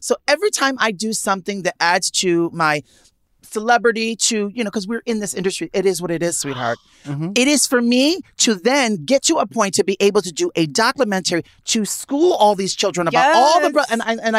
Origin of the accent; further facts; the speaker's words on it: Manhattan, New York, United States; Even growing up in Manhattan